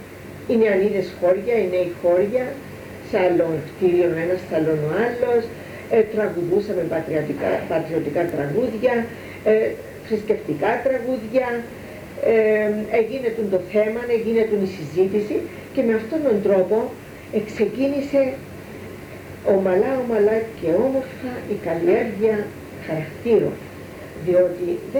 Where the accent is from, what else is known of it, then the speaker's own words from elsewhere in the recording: Strovolos, Nicosia District, Cyprus; also born or lived in Greece; εγώ κατάγομαι από το Στρόβολο, από εδώ